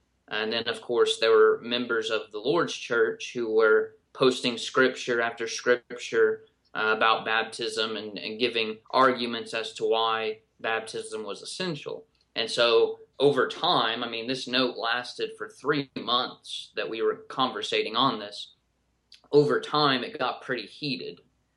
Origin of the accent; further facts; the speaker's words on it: Seminole, Oklahoma, United States; I'm actually from Oklahoma. I'm originally from central Oklahoma in a small town called Seminole. It's about an hour east of Oklahoma City